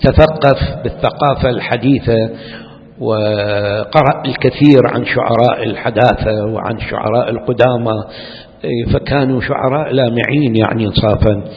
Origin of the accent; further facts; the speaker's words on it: Iraq; باعتباري أنا عراقي المولد والمنشأ